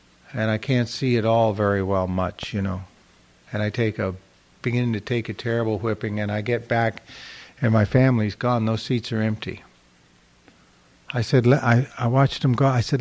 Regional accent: Los Angeles, California, United States; did I mention I come from Los Angeles and that shit bothers me?

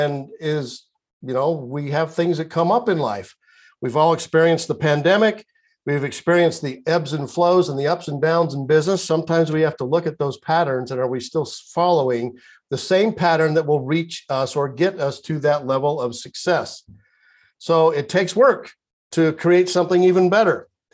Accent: Utah, United States; now in Arizona, United States; I live in Arizona. I was born and raised and lived in Utah for many, many years. We've been down here a little over a decade in Arizona

